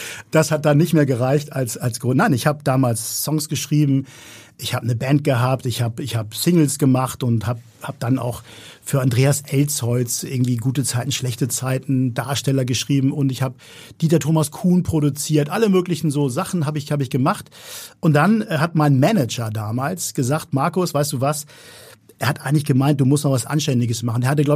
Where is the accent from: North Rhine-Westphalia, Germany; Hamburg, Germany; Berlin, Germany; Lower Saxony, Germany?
Hamburg, Germany; Hamburg ist und bleibt meine Heimat.